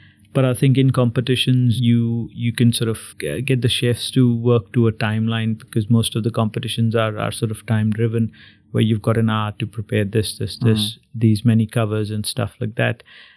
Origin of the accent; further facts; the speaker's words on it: Belgaum, Karnataka, India; I'm originally from India, born in a district called Belgaum, which is part of Karnataka, which is a southwestern state in India.